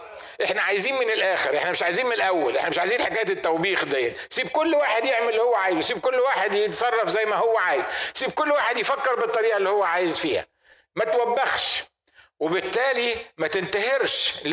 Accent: Upper Egypt, Egypt; احنا عندنا في الصعيد لما بيجوزوا واحده من البنات يعملوا زفه كبيره

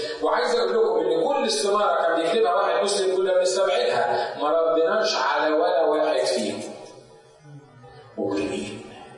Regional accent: Egypt; عندنا في مصر

